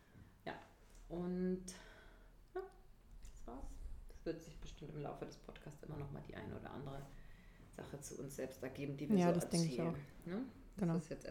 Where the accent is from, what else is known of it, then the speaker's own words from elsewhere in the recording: Brieselang, Brandenburg, Germany; also born or lived in Nuremberg; now in Berlin, Germany; Ich bin 31 Jahre und ich bin in Nürnberg geboren. Bin dann, als wir 8 waren, in die Nähe von Berlin gezogen. Traumatischerweise. nach Brieselang. Und dann... Ja, habe ich dort meine Kindheit noch und meine Jugend verbracht